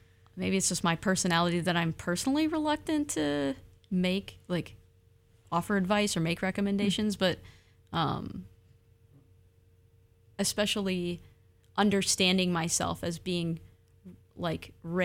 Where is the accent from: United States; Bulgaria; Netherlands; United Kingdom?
United States; Michigan; now in Oregon, United States; Like, I'm from Michigan. Those are stolen lands. I moved to Oregon.